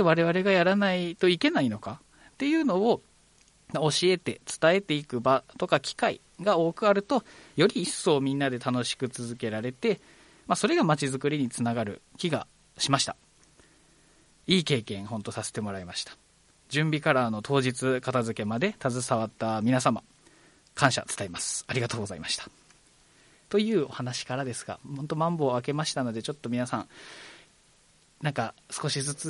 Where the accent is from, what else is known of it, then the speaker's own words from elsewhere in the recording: Takae, Kagoshima, Japan; 私の地元高江町